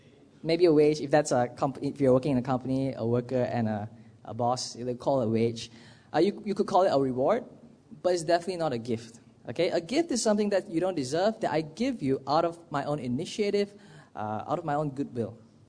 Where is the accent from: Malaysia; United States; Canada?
Malaysia; Miri, Sarawak; Every year in my hometown, in Sarawak, in Miri, my aunt, every year, Chinese New Year, I go to her house.